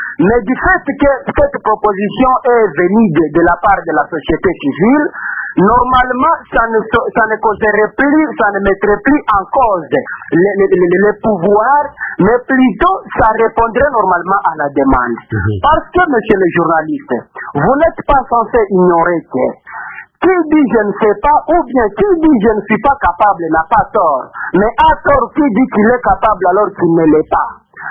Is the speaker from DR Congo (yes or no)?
yes; Beni, North Kivu, DR Congo; now in Ecuador; je suis oui, en Équateur, mais je suis normalement de Beni, c'est ça vraiment ma contrée.